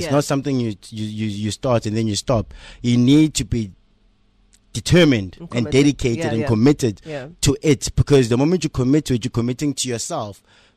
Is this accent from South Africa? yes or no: yes; South Africa; So I grew up in Koma.